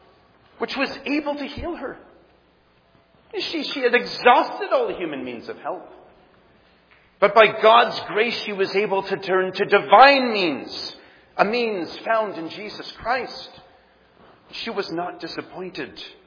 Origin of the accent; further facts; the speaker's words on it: Canada; I'm a Canadian.